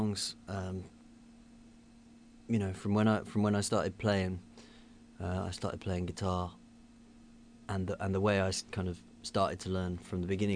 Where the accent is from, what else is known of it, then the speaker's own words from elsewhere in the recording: Blackpool, North West England, United Kingdom; also born or lived in Leeds / London; now in Cambridge, United Kingdom; I was here till I was four, then I moved to Blackpool. I lived there as well as kind of going to uni in Leeds and London. Then back to Blackpool, and then I've been in Cambridge for 2 years.